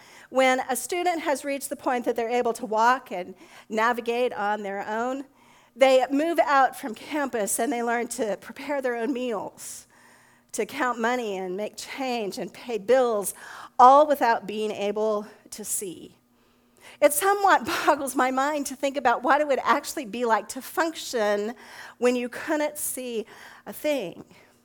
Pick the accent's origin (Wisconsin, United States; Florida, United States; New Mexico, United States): New Mexico, United States; Alamogordo; I grew up in Alamogordo, New Mexico, home of a state institution.